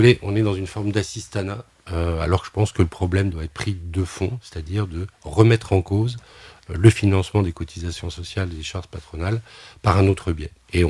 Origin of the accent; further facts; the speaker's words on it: Plottes, Bourgogne-Franche-Comté, France; dans le village d'où je viens, Plot, à côté de Tournu